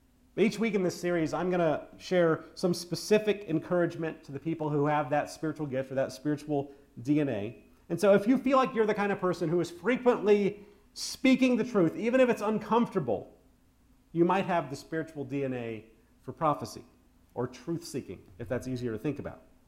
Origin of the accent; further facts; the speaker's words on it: Texas, United States; Or how about what Carlin took a shot at my home state? You know the good part about all those executions in Texas? Fewer Texans.